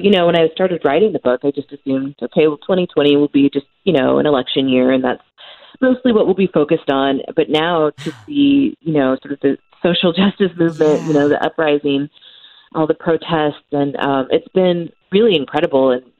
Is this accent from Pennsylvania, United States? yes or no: no; Missouri, United States; now in Los Angeles, United States; And I'm originally from the Midwest, from the Missouri Ozarks, but I have lived in Los Angeles for almost 20 years at this point.